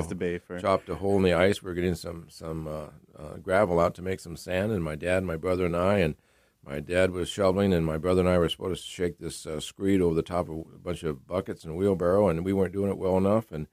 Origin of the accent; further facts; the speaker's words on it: Valdez, Alaska, United States; I went back to my hometown of Valdez and working on the oil pipeline